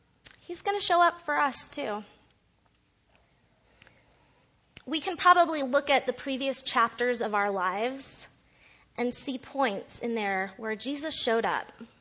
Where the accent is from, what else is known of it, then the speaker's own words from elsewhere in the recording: Utah, United States; But growing up in Utah, I was also of the minority faith tradition there.